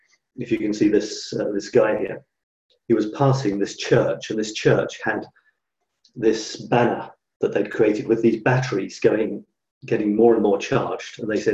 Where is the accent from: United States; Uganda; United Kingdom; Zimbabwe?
United Kingdom; Scotland; born there; Showing my heritage is showing there, you see, although I was born in Scotland.